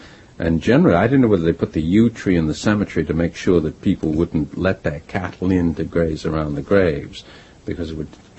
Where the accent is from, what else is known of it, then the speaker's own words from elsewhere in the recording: New York City, New York, United States; little main street, Gatona Avenue, and literally was like a little Midwestern town. And that's where I grew up in the Bronx.